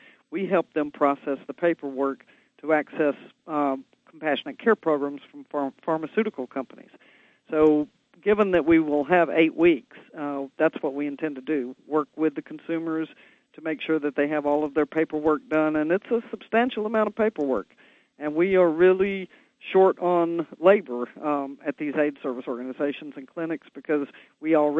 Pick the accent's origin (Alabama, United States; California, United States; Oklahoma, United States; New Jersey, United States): Alabama, United States; Mobile; Well, I'm from Mobile, Alabama, so I'm one of those people who usually rides out a hurricane.